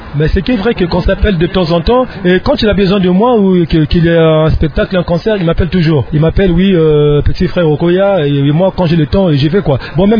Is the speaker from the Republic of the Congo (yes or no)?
yes; Brazzaville, Republic of the Congo; Alors, moi, je suis congolais des Brazza.